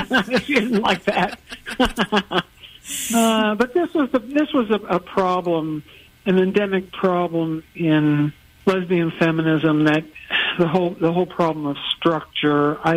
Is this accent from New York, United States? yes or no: yes; New York, United States; I was lucky to live in New York. I am a New Yorker.